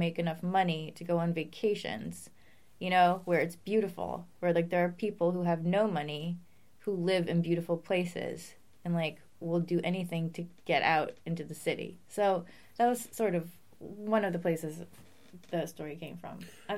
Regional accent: New England, United States; And growing up in New England, like, there were different zones that I experienced.

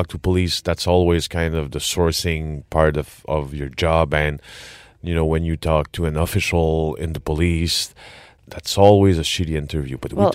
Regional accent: Quebec, Canada; accent: French, Quebec, Canadian; English is a second language; Land for my French, Quebec, Canadian, English accent.

